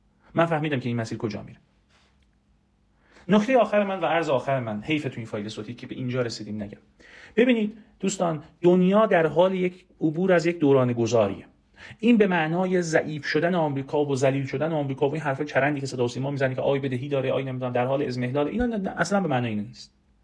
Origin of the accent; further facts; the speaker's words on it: Iran; به عنوان یک ایرانی باید نسبت به این موضوعات اطلاعات داشته باشیم